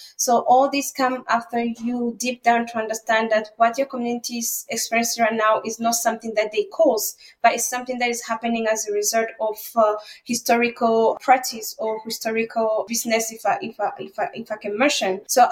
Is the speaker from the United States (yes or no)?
no; Rwanda; So I grew up in Rwanda. That's where I'm still based.